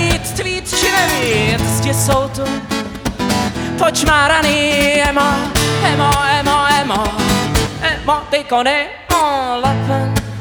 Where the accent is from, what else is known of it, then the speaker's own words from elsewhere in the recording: Ledenice, South Bohemian Region, Czechia; Já jsem z Českých Budějovic, respektive z Ledenicu Českých Budějovic